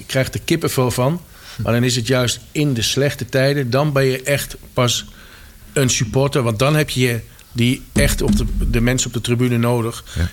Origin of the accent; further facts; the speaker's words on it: Deventer, Overijssel, Netherlands; ik dacht, ben ik nou de enige omdat ik uit Deventer kom.